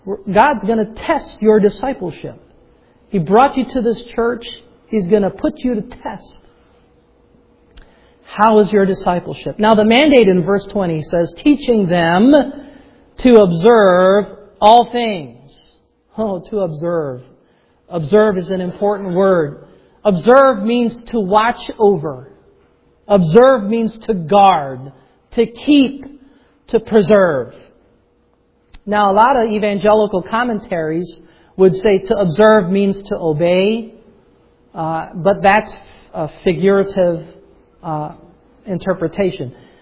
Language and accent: English; Pennsylvania, United States; we're from Pennsylvania, so our homes, our sending church is in Brogue, Pennsylvania. We say yins. All yins.